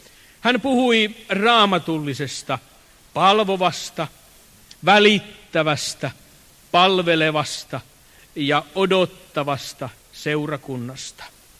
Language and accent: Finnish; Turku, Southwest Finland, Finland; Elin lapsuuteni Turussa. Siellä vartuin ja perustin perheen.